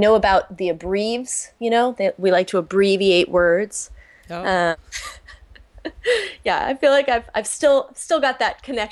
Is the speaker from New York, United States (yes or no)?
yes; Manhattan, New York, United States; I grew up in the West Village in Manhattan.